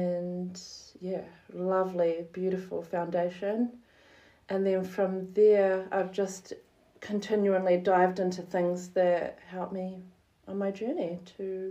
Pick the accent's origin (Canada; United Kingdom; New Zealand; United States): New Zealand; Stratford, Taranaki; So I was brought up in Stratford, Whakahurangi, and born and bred in Stratford, actually. I was born at the Stratford Hospital. Ooh. That is no longer here anymore. I come from a long line of very strong wahine toa